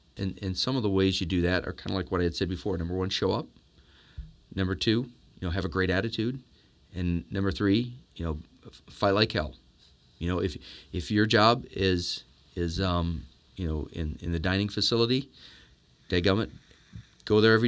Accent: Ohio, United States; but originally from Ohio. I grew up in Northwest Ohio.

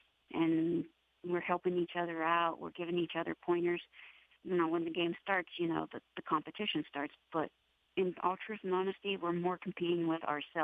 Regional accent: West Virginia, United States; That growing up in West Virginia, I became resilient.

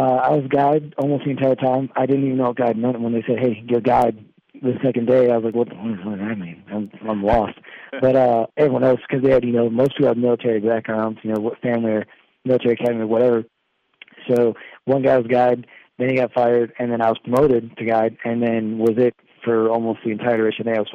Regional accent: Omaha, Nebraska, United States; Born and raised in Omaha, Nebraska. I lived there until I graduated from high school, and then went to Chicago for 2 years.

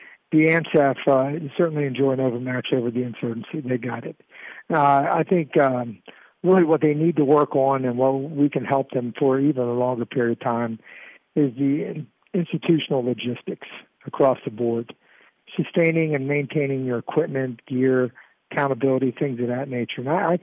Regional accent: West Virginia, United States; I'm from West Virginia. Okay, not a ton of Marines from West Virginia, but, I got a big family heritage back in West Virginia.

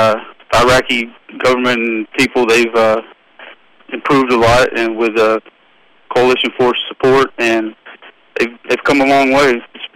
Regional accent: North Carolina, United States; born there; Well, I was born in Far City, North Carolina

